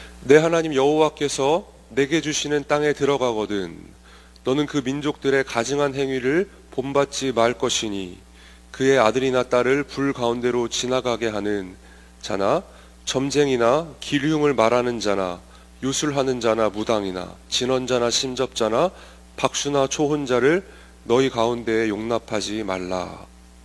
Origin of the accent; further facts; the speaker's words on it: South Korea; 근데 저희는 알고 있습니다. 한국 사람은 잘 압니다.